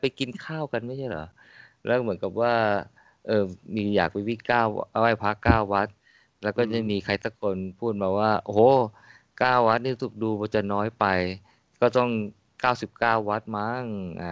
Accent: Bang Sai, Phra Nakhon Si Ayutthaya, Thailand; คือบ้านเกิดเนี่ยอยู่อำเภอบางไทรแต่ว่าไปตัวจังหวัดเนี่ยก็ค่อนข้างบ่อย

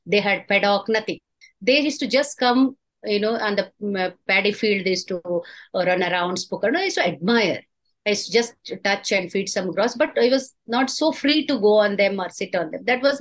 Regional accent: Ponnampet, Karnataka, India; also born or lived in Sagar; Then in fact, 6th standard 1 year from Markara, and all other years from Ponnambattam, Virajpet, my hometown.

